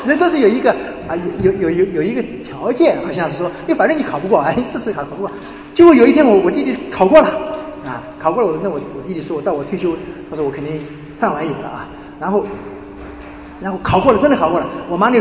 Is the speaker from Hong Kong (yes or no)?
yes; Hong Kong; born there; 我们全家已经在香港出生，后来我们回到中国以后